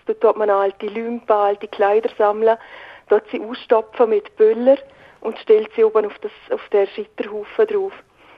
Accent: Liechtenstein; accent: Liechtenstein dialect; Also wenn wir in Willen etwas im Dialekt, ein Kinderbuch oder eine CD kaufen im Dialekt, dann ist uns nur der Schweizer Dialekt übrig geblieben.

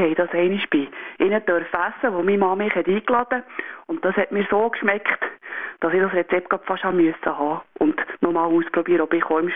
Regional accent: Valais, Switzerland; Also, bei uns im Wallis ist das praktisch, weil wir hier ganz einen Haufen guten Käse, den man so brauchen kann.

